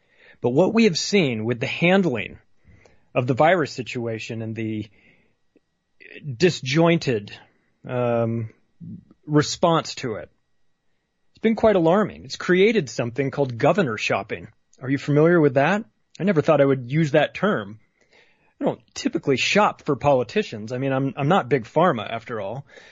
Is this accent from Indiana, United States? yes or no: no; California, United States; I'm a Californian. I grew up in California, lived there for 35 years. It is my home. I don't live there any longer, but I still have a deep attachment to it.